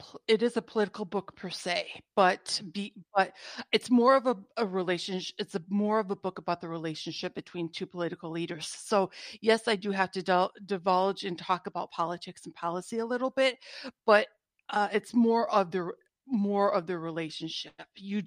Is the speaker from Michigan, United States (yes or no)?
yes; Michigan, United States; moved away as an adult; I was born and raised in Michigan, and then my husband and I were married in Michigan. And the very last thing I did in Michigan before we moved to California was get married.